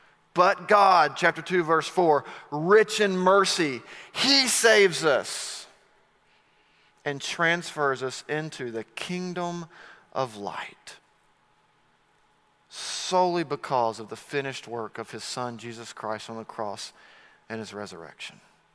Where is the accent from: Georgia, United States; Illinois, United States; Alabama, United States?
Alabama, United States; Auburn; I remember being a little boy growing up in Auburn, Alabama